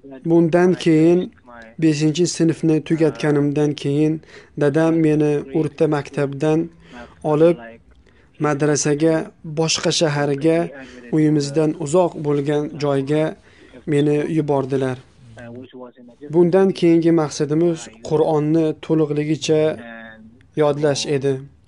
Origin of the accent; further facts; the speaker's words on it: Fujairah, United Arab Emirates; born there; Uzbek is a second language; men 1996 yil Birlashgan Arab Amirliklar davlatida Fujiro degan shahrida tug'ilganman. Hozirda esa meni yoshim 21 da. Meni asl kelib chiqishim pokistonlik bo'ladi. Negaki ota-onam Pokistonda tug'ilib voyaga yetganlar.